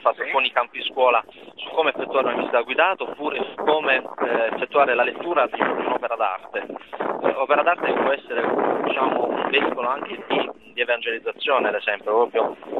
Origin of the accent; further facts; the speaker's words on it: Taranto, Apulia, Italy; Sì, vengo da Taranto.